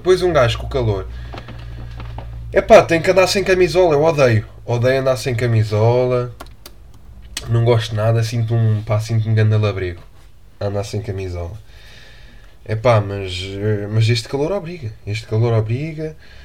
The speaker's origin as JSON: {"language": "Portuguese", "region": "Lisbon", "country": "Portugal", "said": "Vocês sabem que eu sou aqui da zona de Lisboa, para quem me ouve de fora, e as minhas costas são o Rio Tejo."}